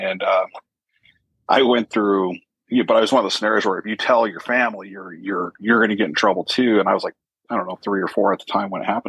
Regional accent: Washington, United States; born there; I was born in Washington State. My father was a young kid in the Army. So over by Fort Lewis, Washington. My family was from the Tri-Cities, Washington, which is southeast in the state.

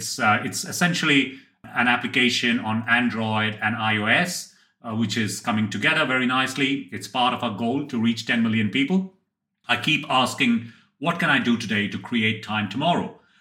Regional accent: Kolkata, West Bengal, India; October, Kolkata or Calcutta, however you call it, is the place to be. This is an unashamed plug for my hometown

